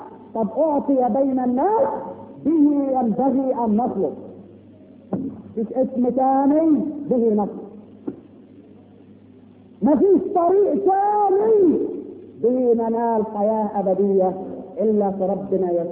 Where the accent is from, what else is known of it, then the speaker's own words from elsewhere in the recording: Egypt; احنا كمصريين